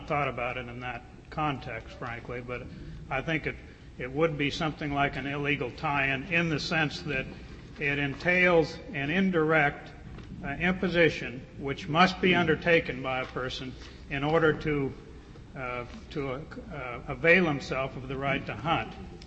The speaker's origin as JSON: {"language": "English", "town": "Bozeman", "region": "Montana", "country": "United States", "said": "I am from Bozeman, Montana."}